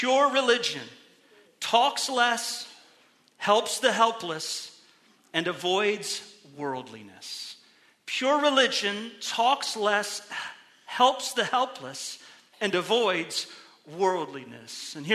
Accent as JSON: {"language": "English", "town": "Middletown", "region": "Ohio", "country": "United States", "tie": "born or raised there", "said": "You know, Vice President Vance is from my hometown, Middletown, Ohio."}